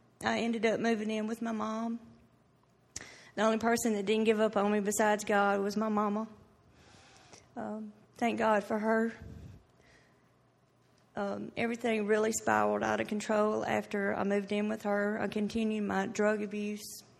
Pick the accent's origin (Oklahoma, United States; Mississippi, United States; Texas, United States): Mississippi, United States; Carthage; I'm 41. I'm from Carthage, Mississippi.